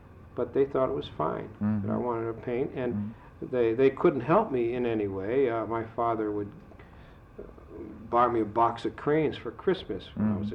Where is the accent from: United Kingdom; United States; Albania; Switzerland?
United States; Waterbury, Connecticut; I grew up in Waterbury.